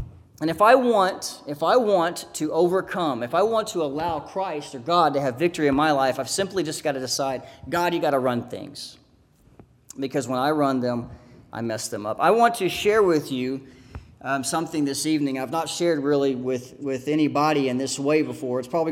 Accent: Texas, United States; I'm going to butcher his name. I'm from West Texas.

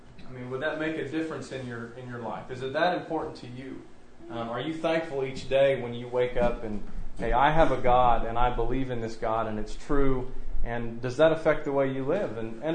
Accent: Texas, United States; now in Wyoming, United States; We are from Texas. We're from Wyoming by way of Texas, right?

